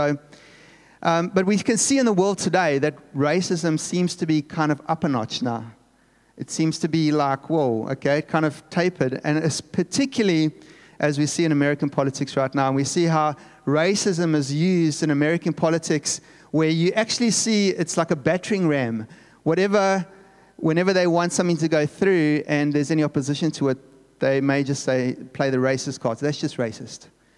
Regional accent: South Africa; I'm from European background, but my dad's Portuguese, my mother's from English background, but growing up in apartheid South Africa

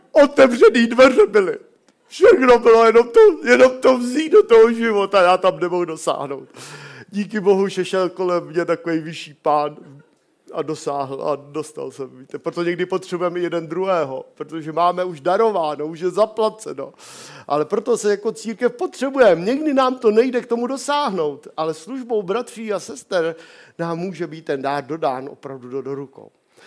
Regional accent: Bohemia, Czechia; born there; Já ti děkuji, že jsem se narodil v Čechách. V tenhle čas.

